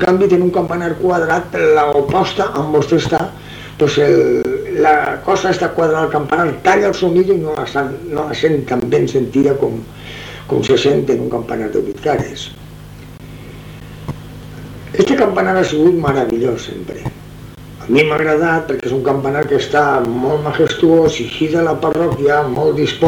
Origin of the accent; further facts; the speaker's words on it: Valencian Community, Spain; de 65 anys d'edat. Aunque no soc de Russafa, que vivia per al centre, per la catedral